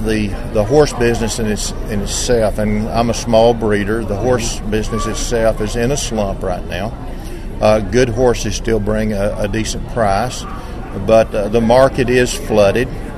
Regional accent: the South, United States; I'm from the South, and so I understand how the weather in the South can be.

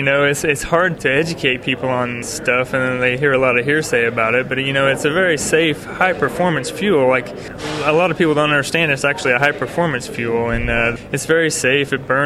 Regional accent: Chetmore, Kansas, United States; We live in Kansas. Chetmore, Kansas is our hometown.

